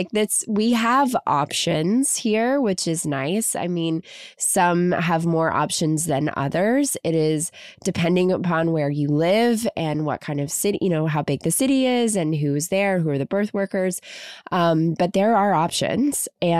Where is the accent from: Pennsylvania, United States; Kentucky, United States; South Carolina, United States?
Kentucky, United States; now in Los Angeles, United States; I'm from Kentucky originally, so I came out to LA.